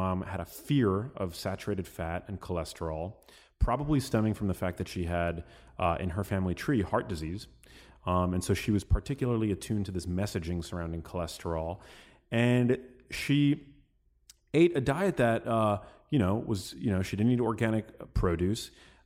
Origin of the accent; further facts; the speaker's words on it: New York City, New York, United States; She was not a believer in organic, even though we are from New York City and my mom had access to healthy food.